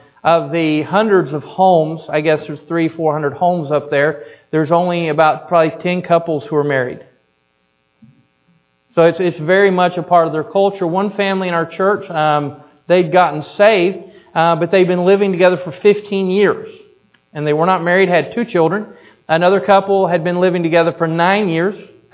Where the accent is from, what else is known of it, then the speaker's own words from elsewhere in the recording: United States; You never, as an American, want to step in and take the work back over.